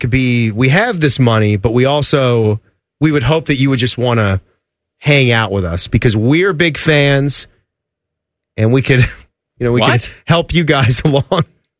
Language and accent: English; Virginia, United States; I went to the Shoney's growing up in Northern Virginia.